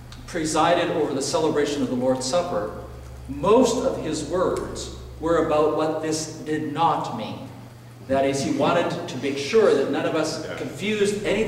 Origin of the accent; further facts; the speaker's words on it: Ecuador; I grew up in Ecuador, in South America. My parents were missionaries with the Christian and Missionary Alliance there.